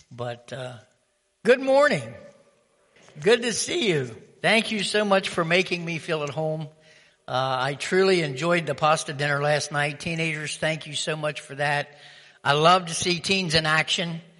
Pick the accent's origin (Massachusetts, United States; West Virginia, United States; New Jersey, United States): West Virginia, United States; And it was like, even though I'm from West Virginia, I really didn't think I had done anything.